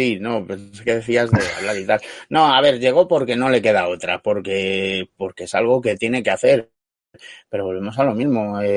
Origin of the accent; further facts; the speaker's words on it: Spain; Yo soy español de nacimiento porque no me han dado a elegir.